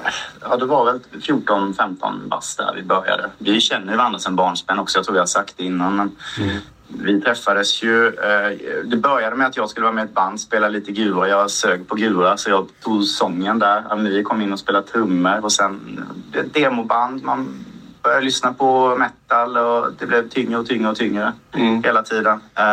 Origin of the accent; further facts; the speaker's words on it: Småland, Sweden; Vi är ju smålänningar och sådana skit.